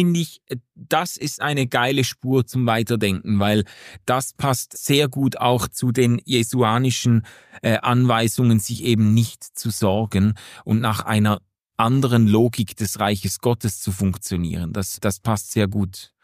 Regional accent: Switzerland; von dem wir zumindest als Schweizer jetzt ganz sicher alle massiv profitieren.

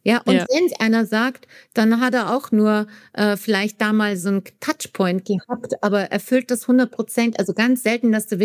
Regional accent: Vienna, Austria; ich komme ja aus Wien

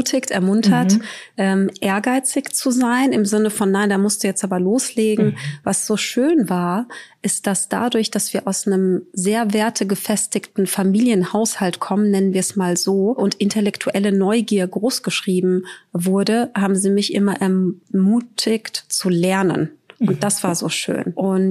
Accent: Frankfurt, Hesse, Germany; Ich habe noch 5 Halbgeschwister in Algerien und habe 2 sozusagen Geschwister mütterlicher und väterlicherseits, mit denen ich in Frankfurt geboren und aufgewachsen bin.

